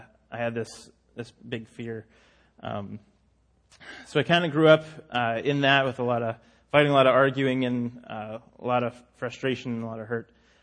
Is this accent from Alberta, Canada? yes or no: yes; Hussar, Alberta, Canada; But this is my hometown. About 150 people. Nice and small. If you go from Calgary, go straight east 60 miles, you will find Hazar.